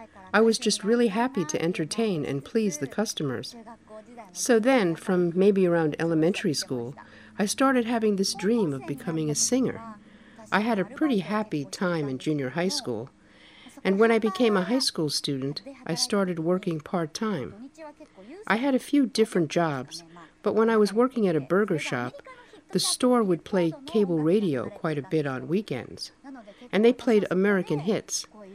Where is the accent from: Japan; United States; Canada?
Japan; apparently my parents' pub was the very first Philippine pub in Japan. Anyway, I was raised in Japan's first Philippine pub